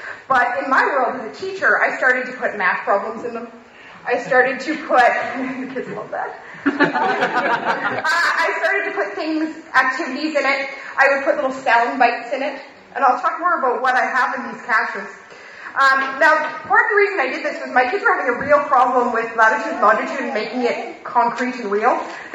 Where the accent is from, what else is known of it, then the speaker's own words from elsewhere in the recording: Canada; now in United Kingdom; I'm from Canada, and I have lived in Scotland for 3 whole weeks now.